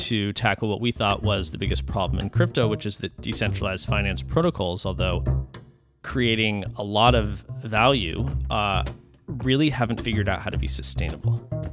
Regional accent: Weston, Massachusetts, United States; also born or lived in New York / San Francisco; I did. I grew up in Weston, lived in Boston for 10 years at least, maybe 15, and spent probably a decade in New York and San Francisco in between.

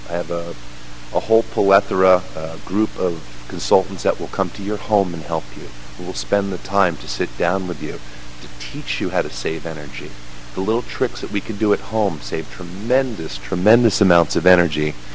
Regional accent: Palos Verdes, California, United States; I'm originally from Palos Verdes. I graduated Mira West High School. I went off to USC

